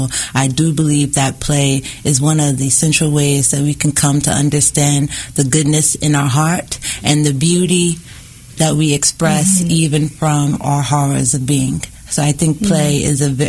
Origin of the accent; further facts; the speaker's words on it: St. Louis, Missouri, United States; I grew up in a couple of places, mm-hmm. but I mainly had some of my formative years in arts happened in St. Louis, Missouri.